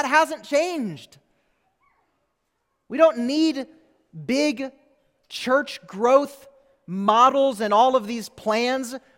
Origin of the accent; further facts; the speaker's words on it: Minnesota, United States; Growing up in Minnesota, I remember if it would snow and we had a good full moon, you could go outside at night and you could see pretty well.